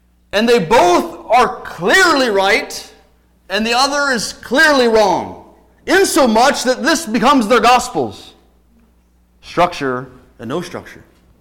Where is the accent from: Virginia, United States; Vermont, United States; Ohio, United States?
Ohio, United States; We were raised in Ohio, just a couple miles from the Indiana state line, and in Indiana there was an Amish community.